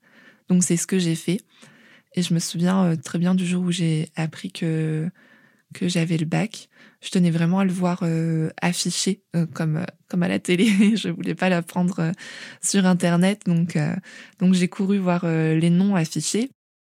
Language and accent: French; Nîmes, Occitanie, France; J'ai grandi à Nîmes, dans un quartier résidentiel.